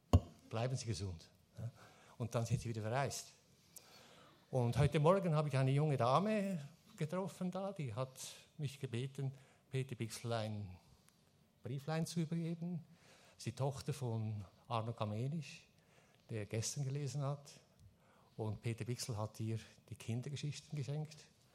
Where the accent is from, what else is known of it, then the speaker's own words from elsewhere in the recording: Switzerland; Auf die sind wir Schweizer natürlich auch stolz.